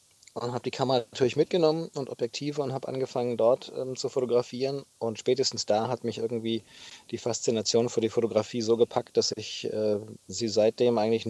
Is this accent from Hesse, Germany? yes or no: yes; Hanau, Hesse, Germany; Das ist eine Radreise, die ich von meiner Heimatstadt Hanau in Hessen gestartet habe.